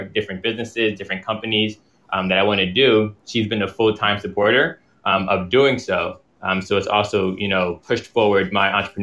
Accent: Bronx, New York, United States; also born or lived in Trinidad; I was born in Trinidad and moved here to the Bronx, New York, where I've lived most of my life.

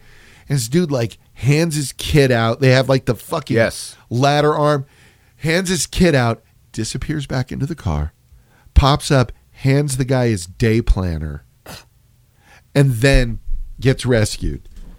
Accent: San Antonio, Texas, United States; Growing up in San Antonio, I think, gave me more of a respect for that kind of shit

